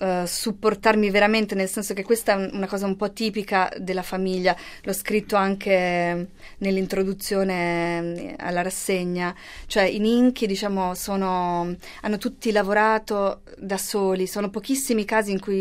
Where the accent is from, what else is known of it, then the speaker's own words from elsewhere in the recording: Montefeltro, Italy; also born or lived in Bologna; io anche sono cresciuta nel Montefeltro e ho studiato a Bologna